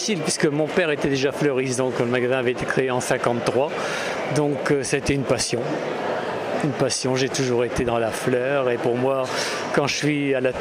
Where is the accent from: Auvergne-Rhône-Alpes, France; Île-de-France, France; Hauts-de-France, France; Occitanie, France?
Hauts-de-France, France; Moi, je suis des Hauts-de-France. Alors, donc, je suis malheureusement loin du midi, même loin de la Bretagne.